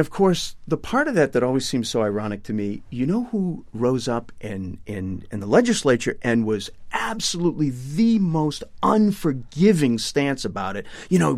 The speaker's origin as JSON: {"language": "English", "region": "Massachusetts", "country": "United States", "tie": "born or raised there", "said": "I mean, I grew up in Eastern Massachusetts"}